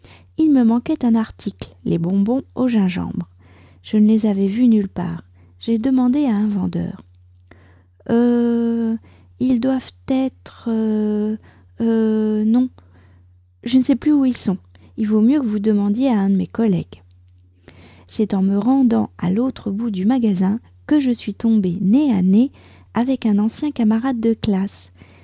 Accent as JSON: {"language": "French", "country": "France", "said": "je suis française, j'habite près de Paris"}